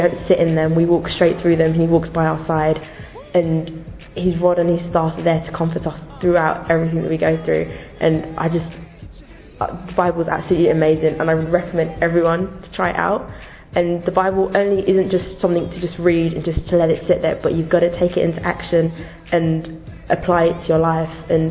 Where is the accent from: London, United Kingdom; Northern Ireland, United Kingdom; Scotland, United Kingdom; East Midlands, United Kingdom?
London, United Kingdom; I'm 19 and I'm from London.